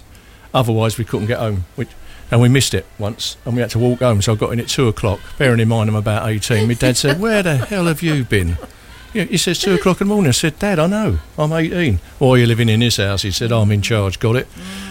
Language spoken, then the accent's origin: English; Bermondsey, London, United Kingdom; born there; I said, I was born in Bermondsey.